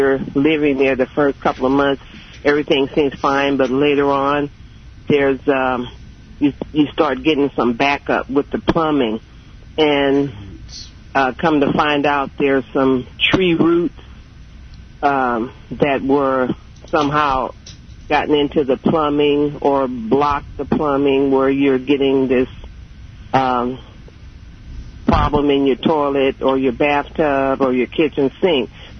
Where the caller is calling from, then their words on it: North Kansas City, Missouri, United States; I'm calling from North Kansas City.